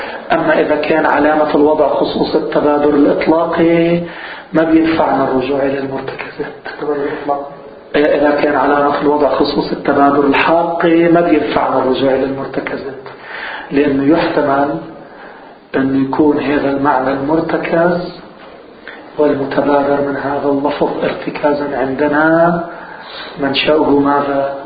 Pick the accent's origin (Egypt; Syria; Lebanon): Lebanon; واللي توجد أنه عندنا في لبنان إذا أطلق لفظ اللحم لوين بينصرف؟